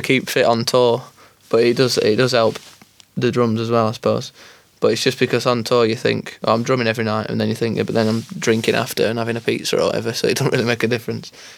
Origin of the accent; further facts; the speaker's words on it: Sheffield, Yorkshire and the Humber, United Kingdom; I'm actually moving into town soon, but I live like where I grew up in High Green, which is just outskirts of Sheffield. So I'm still happy here.